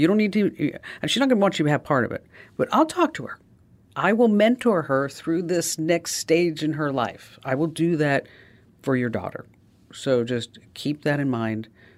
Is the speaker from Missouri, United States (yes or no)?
no; New Jersey, United States; See, I'm from New Jersey, so I say dwa.